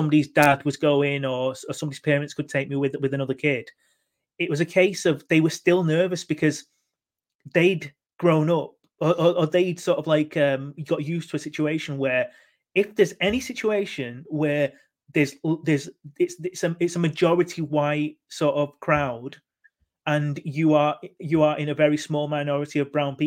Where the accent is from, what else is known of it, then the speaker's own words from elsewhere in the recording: Manchester, North West England, United Kingdom; I had Pakistani heritage and I was proud of that Pakistani heritage, but I was Mancunian. I was born in Manchester. I'm Mancunian. And like, I grew up with that sense.